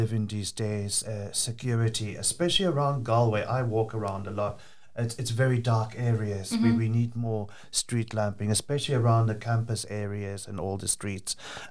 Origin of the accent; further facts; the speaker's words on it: South Africa; Growing up in South Africa, we had an oyster festival too.